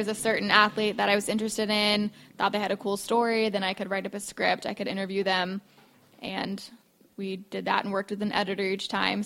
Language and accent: English; Ocala, Florida, United States; I'm from Ocala.